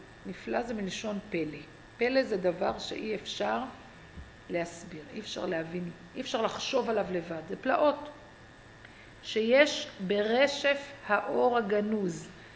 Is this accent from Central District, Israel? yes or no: yes; Petah Tikva, Central District, Israel; תקשיבו, אני גדלתי בפתח תקווה, הייתי בתל אביב כל חיי